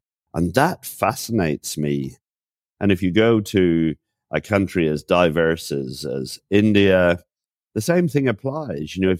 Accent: Ireland; born there; I was born here in Ireland and I live here in Ireland

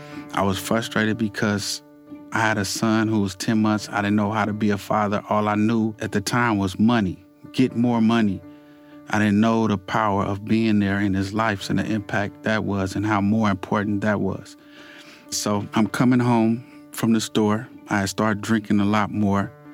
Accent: Decatur, Illinois, United States; born there; Actually, I was born in Decatur, Illinois. My mother and father were together at that time.

